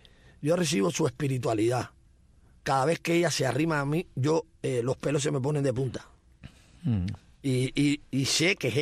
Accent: Cuba; como gran cubano que soy, amo a mi tierra. Uh-huh. Amo a mi tierra, 100% cubano.

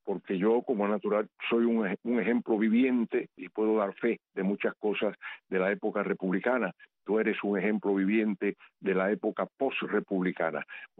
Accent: Cuba; moved away; Soy un cubano cargado de años, tuvo que salir muy joven de su patria

